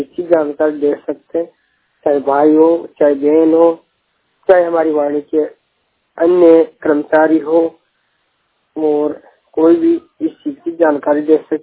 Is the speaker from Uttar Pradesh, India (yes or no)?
no; Ajmer, Rajasthan, India; मैं राजस्थान अजमेर से हूँ, ग्रामीण क्षेत्र में रहने वाला हूँ।